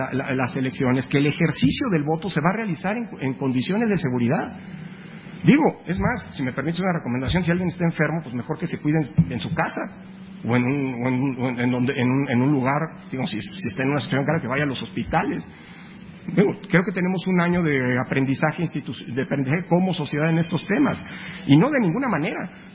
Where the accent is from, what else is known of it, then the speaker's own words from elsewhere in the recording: Mexico; y como mexicanas y mexicanos refrendemos nuestro compromiso y nuestra vocación